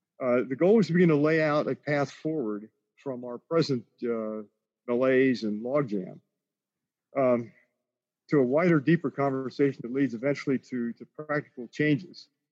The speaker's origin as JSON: {"language": "English", "town": "Youngstown", "region": "Ohio", "country": "United States", "tie": "born or raised there", "said": "I grew up in Youngstown, Ohio, and disinvestment in cities was a major part of that."}